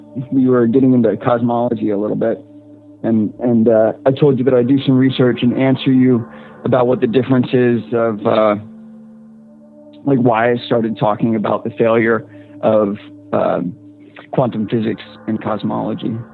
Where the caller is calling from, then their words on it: Virginia, United States; I am calling from Central Virginia.